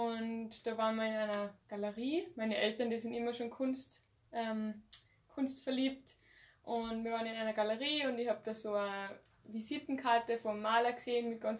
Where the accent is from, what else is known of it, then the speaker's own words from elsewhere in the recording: St. Jakob in Haus, Tyrol, Austria; now in Innsbruck, Austria; also ich wohne in Innsbruck. Ursprünglich komme ich aus dem Tiroler Unterland, aus St. Jakob in Haus. Bin aber jetzt in einer WG in Innsbruck